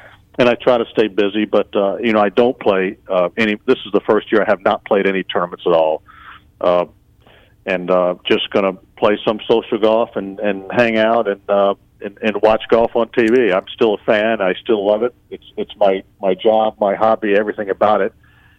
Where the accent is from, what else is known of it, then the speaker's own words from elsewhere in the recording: Virginia, United States; And you know, he was my guy growing up in Virginia, as we all know.